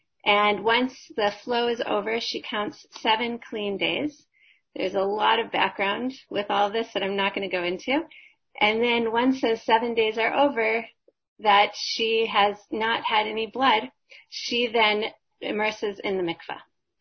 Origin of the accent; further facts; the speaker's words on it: Minnesota, United States; now in Philadelphia, United States; I'm originally from Minnesota. And I live in Philadelphia, a few blocks away from Gevura